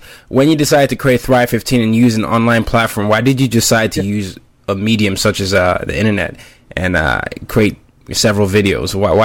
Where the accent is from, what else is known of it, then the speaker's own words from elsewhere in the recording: Nigeria; I'm Nigerian, and I ended up growing up in multiple countries, five different countries.